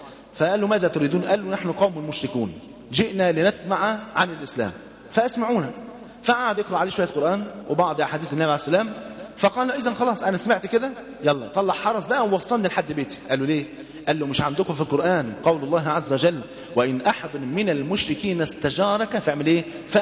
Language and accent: Arabic; Egypt; وزي اللي حصل عندنا في مصر